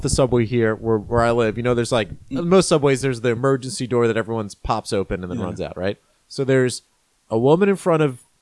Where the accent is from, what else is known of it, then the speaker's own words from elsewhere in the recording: Maryland, United States; just my regular home in Maryland when I grew up in Maryland.